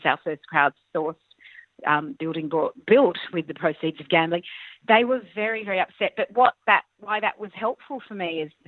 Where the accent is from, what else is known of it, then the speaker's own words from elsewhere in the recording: Sydney, New South Wales, Australia; I was from Sydney